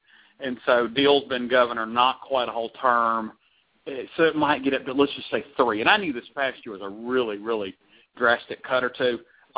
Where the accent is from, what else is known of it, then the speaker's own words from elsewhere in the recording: Georgia, United States; I have Georgia third, and of course it's my home state. I've never lived anywhere else